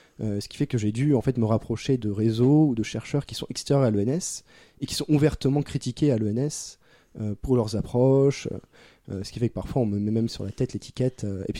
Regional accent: Hauts-de-France, France; Parce que moi, je ne connais pas. Je viens du Nord-Pas-de-Calais.

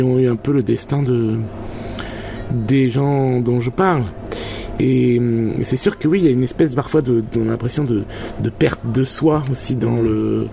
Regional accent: France; now in Barcelona, Spain; oui, je suis français, je vis à Barcelone.

